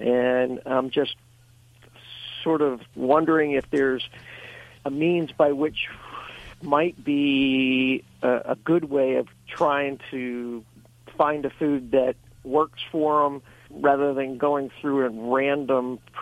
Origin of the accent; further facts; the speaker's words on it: Fleetwood, Pennsylvania, United States; I'm from a town called Fleetwood that's halfway between Reading and Allentown in Pennsylvania.